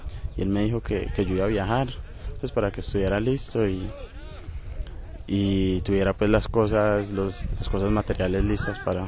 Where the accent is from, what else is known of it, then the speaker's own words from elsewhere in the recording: Pueblo Rico, Antioquia, Colombia; also born or lived in Bello; now in Pereira, Colombia; Pues yo nací en Bello, pero me crié en Pueblo Rico, Antioquia. Y pues parte de mi familia vive acá